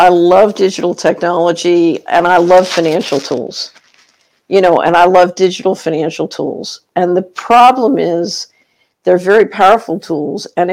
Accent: Philadelphia, Pennsylvania, United States; in the neighborhood I grew up in Philadelphia, they used to call it the beatdown.

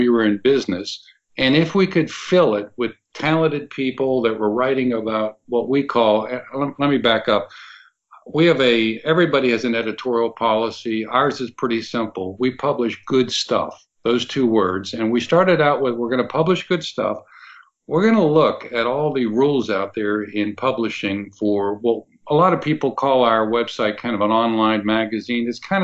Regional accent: Pittsburgh, Pennsylvania, United States; now in Tampa, United States; ultimately settled down here in Tampa because I'm from Pittsburgh, Mickey, but once I visited Tampa and saw the sunshine

